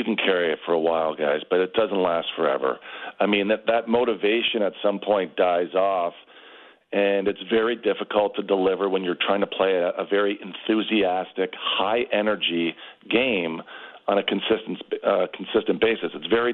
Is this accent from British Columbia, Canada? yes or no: no; Toronto, Ontario, Canada; you're my hometown. If there's anybody from a rooting interest, it's the Toronto Maple Leafs.